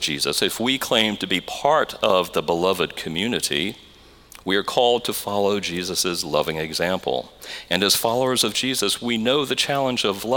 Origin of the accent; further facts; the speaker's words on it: Louisiana, United States; We had moved back to Louisiana, and so my diocesan office was in my hometown